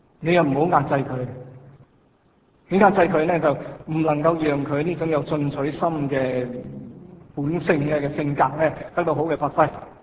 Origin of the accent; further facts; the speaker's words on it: Hong Kong; 我们香港人